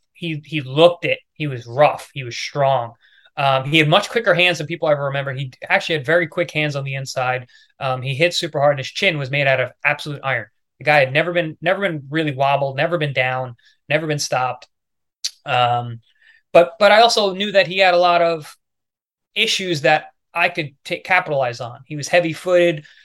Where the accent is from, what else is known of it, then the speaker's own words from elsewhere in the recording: Long Island, New York, United States; I'm from Long Island. So even for me going to New York City, I'm an outsider.